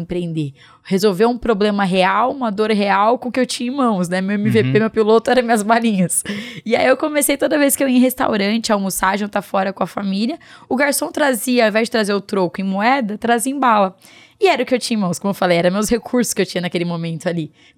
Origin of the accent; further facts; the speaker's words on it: Guarulhos, São Paulo, Brazil; quando eu tinha 6 anos de idade. Sou lá de Guarulhos, nasci em São Paulo, mas eu moro em Guarulhos a minha vida inteira.